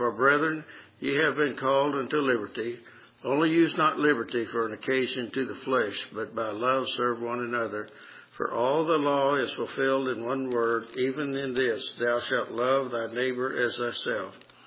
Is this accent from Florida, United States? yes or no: no; Martinsburg, West Virginia, United States; I grew up in Martinsburg, and from the time I was a little kid to, till I was grown, my mom, we walked to church.